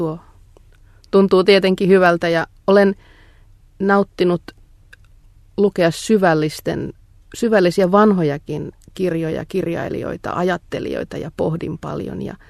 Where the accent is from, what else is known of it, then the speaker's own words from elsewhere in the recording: Hartola, Päijät-Häme, Finland; Olen syntyisin itäisestä Hämeestä, Hartalasta, pienestä maaseutupitäjästä, kasvanut maaseudun arvoilla, rauhallisessa pienessä kylässä, ja se on luonut elämälle pohjaa tuleville päiville. Monenlaista on mahtunut matkaan ja useassa eri maassa olen asunut